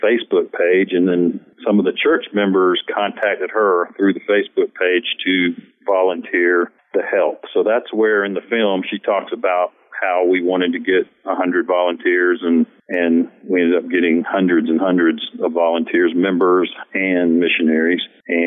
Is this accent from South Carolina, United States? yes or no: yes; Columbia, South Carolina, United States; And I grew up in Columbia, and I grew up near these creeks that flooded.